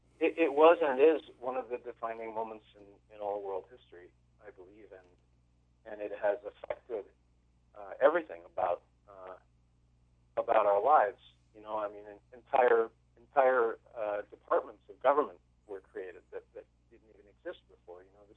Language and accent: English; Vancouver, British Columbia, Canada; I grew up in Vancouver.